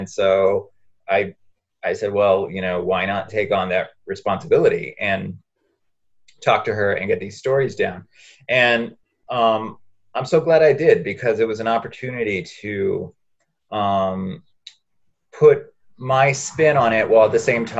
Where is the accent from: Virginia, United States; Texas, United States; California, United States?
Texas, United States; El Paso; now in Boston, United States; as I'm now in Boston and I grew up in El Paso